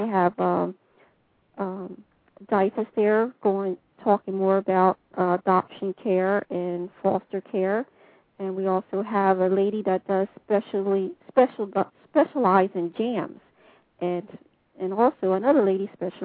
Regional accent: New Jersey, United States; Nope, I'm from New Jersey.

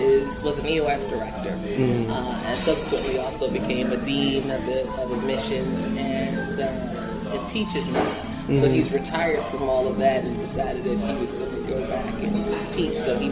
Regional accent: New Jersey, United States; I'm from New Jersey.

